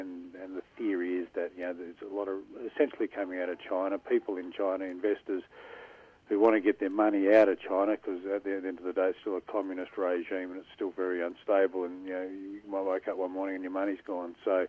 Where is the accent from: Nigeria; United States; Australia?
Australia; Adelaide, South Australia; now in Canberra, Australia; I'm from Adelaide originally. I live in Canberra